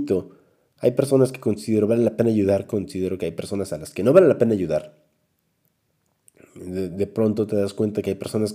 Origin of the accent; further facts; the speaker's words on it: Tula, Hidalgo, Mexico; Aquí en Tula, Hidalgo, soy de Tula, Hidalgo.